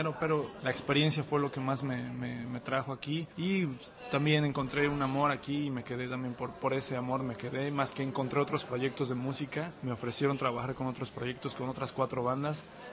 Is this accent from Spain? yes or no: no; Mexico City, Mexico; moved away as an adult; now in Prague, Czech Republic; como soy del DF, pues entonces el DF es tan grande que no tenía mucha oportunidad de hacer algo interesante